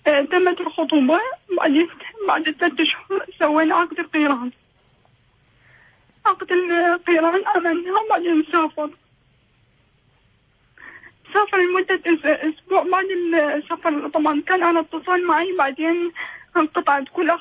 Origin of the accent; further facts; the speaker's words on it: Iraq; أنا طبعا عراقية الجنسية،